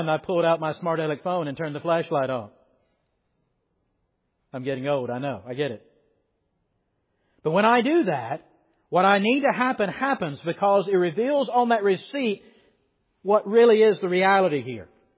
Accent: Yorkville, Georgia, United States; Back where I grew up in Yorkville, Georgia, we used to call no doubt we were cheating and robbing from the Waltons. We used to call where we live Johnson Mountain.

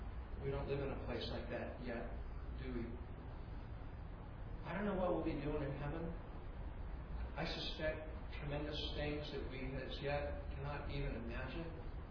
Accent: California, United States; born or raised there

